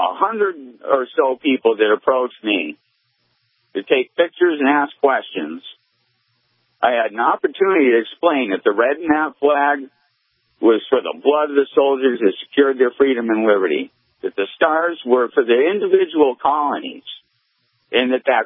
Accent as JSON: {"language": "English", "region": "Massachusetts", "country": "United States", "tie": "born or raised there", "said": "and you know, I've never been outside of the boring state of Massachusetts in my whole pathetic life. I'm not a Southerner."}